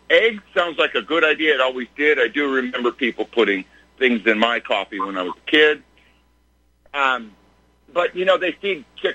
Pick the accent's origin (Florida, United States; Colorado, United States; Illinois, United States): Colorado, United States; I'm from Colorado, retired cardiovascular nurse.